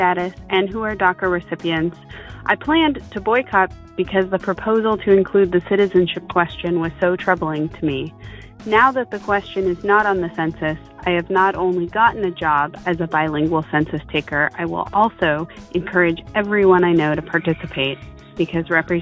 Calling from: Portland, Oregon, United States; I'm calling from Portland, Oregon.

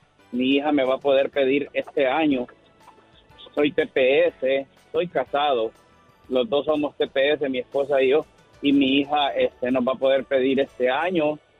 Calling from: Houston, Texas, United States; De Houston, del estado de Texas.

